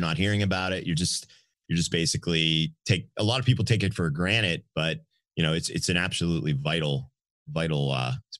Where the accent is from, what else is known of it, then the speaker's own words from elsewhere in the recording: Pittsburgh, Pennsylvania, United States; I live in Pittsburgh, Pennsylvania, born and raised here.